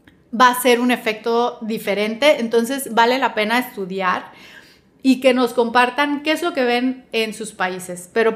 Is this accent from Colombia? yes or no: no; Mexico; yo como importador mexicano, yo estoy aquí en mi casa